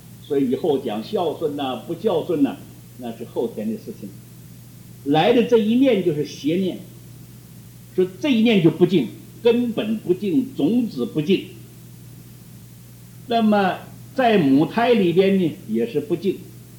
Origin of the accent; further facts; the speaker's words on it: Taiwan; 说我们台湾人讲说八度药